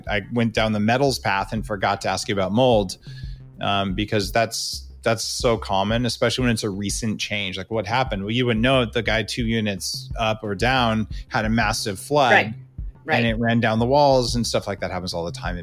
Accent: New York, United States; So yikes, as a New Yorker, I don't want to tell you not to take the subway

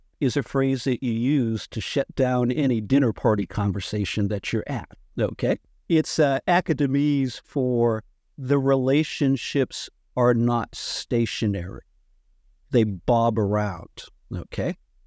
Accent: Massachusetts, United States; And I'm thinking, I grew up in Massachusetts.

